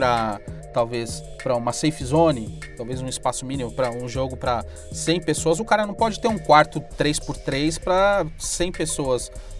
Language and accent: Portuguese; São Paulo, Brazil; Eu sou de São Paulo